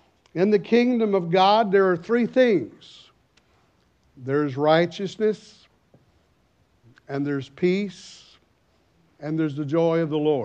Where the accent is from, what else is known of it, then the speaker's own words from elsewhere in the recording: United States; As you know, by my accent, I'm an American. And where I come from, we preach hot and heavy.